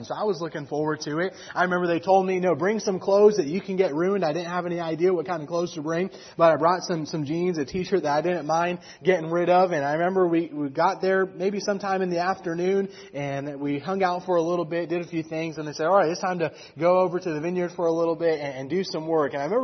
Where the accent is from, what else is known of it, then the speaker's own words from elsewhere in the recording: California, United States; where I grew up in California, I grew up in the Central Valley.